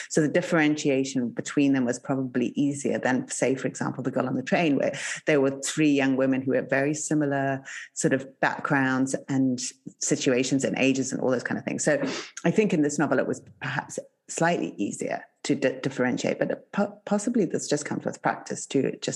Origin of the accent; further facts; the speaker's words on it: Zimbabwe; where I come from, which is in Southern Africa. I grew up in Zimbabwe